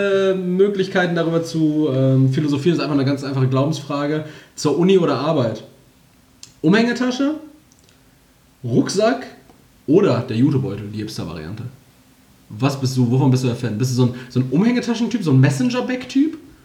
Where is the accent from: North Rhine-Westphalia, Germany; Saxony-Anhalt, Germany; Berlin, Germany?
North Rhine-Westphalia, Germany; Castrop-Rauxel; Habt ihr hier sowas in Gelsenkirchen nicht so? Also Stadtanzeige heißt das bei uns in Castrop?